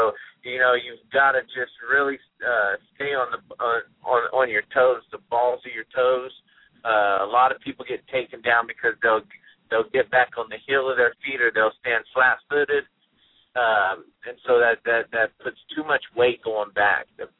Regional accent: Moore, Oklahoma, United States; just for everybody to keep my hometown of Moore, Oklahoma, in their thoughts and prayers.

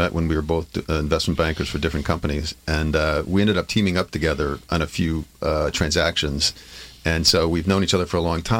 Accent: Wisconsin, United States; now in California, United States; I'm from Wisconsin. I'm the transplant. I grew up in the Midwest.

